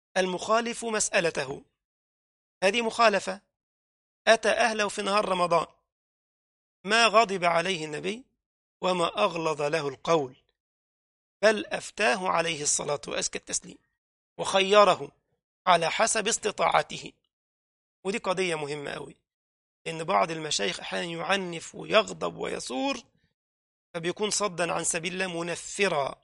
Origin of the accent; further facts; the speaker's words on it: Egypt; كنا في بلدنا مصر في محافظة من المحافظات